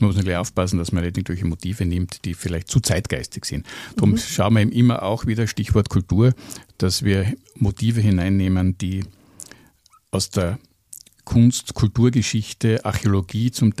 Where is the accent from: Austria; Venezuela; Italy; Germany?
Austria; Carinthia; wo ja auch Kärnten dann dazugehört hat, meine Heimat, das Herzog Kärnten